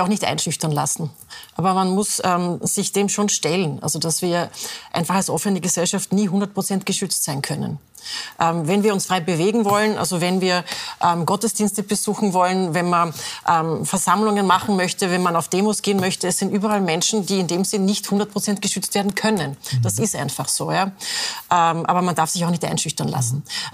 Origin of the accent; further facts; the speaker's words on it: Austria; Ich habe mich nur immer gefragt, was bei uns in Österreich wirklich bedeutet